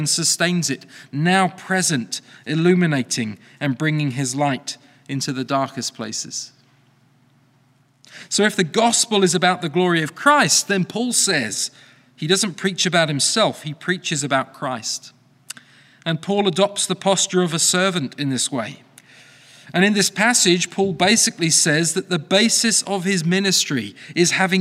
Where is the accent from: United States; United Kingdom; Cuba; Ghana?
United Kingdom; England; born there; favorite TV shows from my time living in England, which I'm from, if that wasn't already obvious. I was born in England a number of years ago.